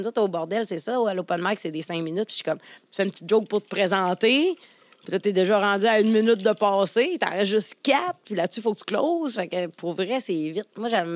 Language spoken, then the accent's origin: French; Quebec, Canada; accent: Lac-Saint-Jean; je suis vraiment un style de région. T'sais, mon accent du lac est très présent. Je suis une fille qui a appris à tirer du 12 très jeune. T'sais, j'ai vraiment un fond très village.